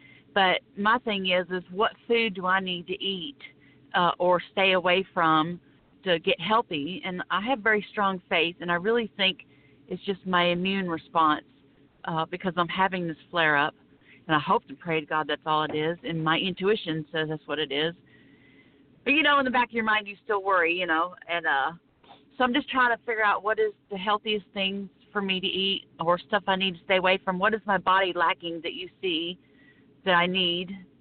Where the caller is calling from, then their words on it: Florida, United States; I'm calling from Florida.